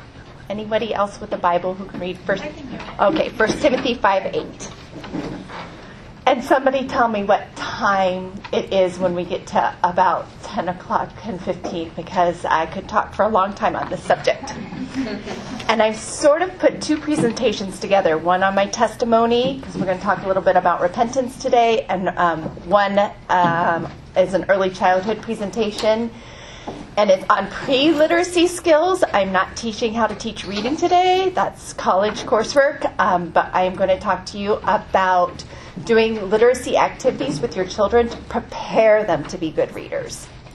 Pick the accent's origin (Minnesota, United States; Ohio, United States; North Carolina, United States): Ohio, United States; Cincinnati; also born or lived in Omaha; And we are originally from Cincinnati. Actually, I went to high school in Omaha. My parents live in Nebraska.